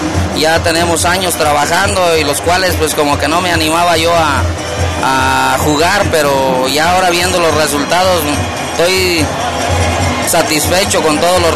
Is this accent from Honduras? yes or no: no; Urapa, Michoacán, Mexico; born there; el nombre de Cerro Viejo es el ranchito donde yo nací.